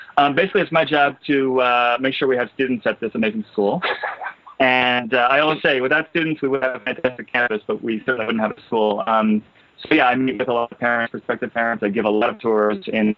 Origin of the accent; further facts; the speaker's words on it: Washington, District of Columbia, United States; also born or lived in England; I was born in England, but grew up most of my life in Washington, D.C.